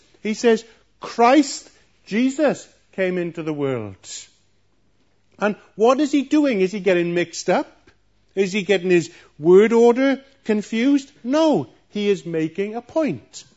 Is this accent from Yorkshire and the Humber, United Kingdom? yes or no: no; Wales, United Kingdom; I grew up in West Wales, and as a schoolboy, I often worked on a farm.